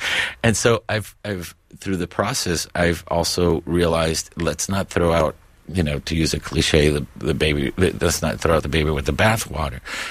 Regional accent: Miami, Florida, United States; growing up in Miami, I lived between two imaginary worlds, of course. One was the Cuba that was in our parents and families, that 1950s, 60s Cuba that was this amazing place, but we had never been there.

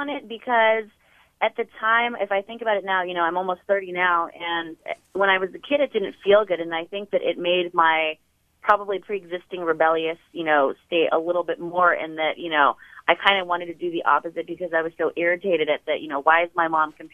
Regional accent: United States; I'm Korean American. I grew up here. I wasn't born here, but, you know, my family immigrated when I was around 3 years old.

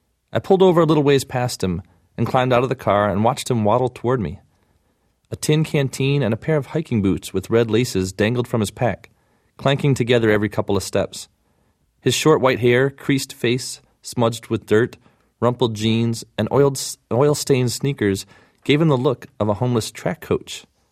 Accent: Ann Arbor, Michigan, United States; also born or lived in Los Angeles; You know, I live in Ann Arbor, Michigan, my hometown, mm-hmm. and I live in Los Angeles part of the time.

